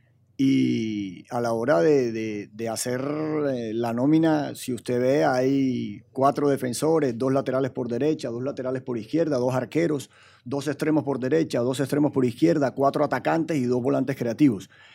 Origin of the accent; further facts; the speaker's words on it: Colombia; de la alegría que nosotros somos como colombianos